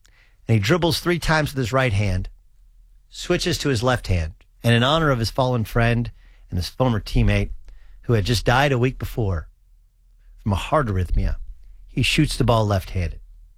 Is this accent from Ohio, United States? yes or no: no; California, United States; there was a couple of Orange County guys. I'm from Orange County.